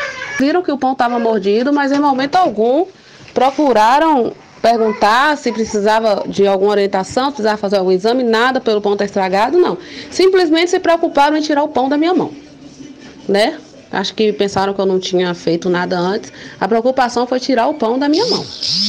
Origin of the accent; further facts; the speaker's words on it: Guanambi, Bahia, Brazil; E como sou de Guanambi, sou guanambiense, nasci aqui, pago meus impostos, né?